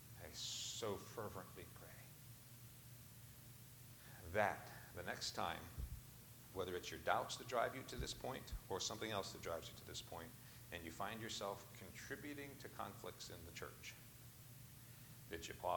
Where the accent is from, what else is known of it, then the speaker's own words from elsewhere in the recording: Punxsutawney, Pennsylvania, United States; I was raised in Punxsutawney, is how you pronounce that, Punxsutawney.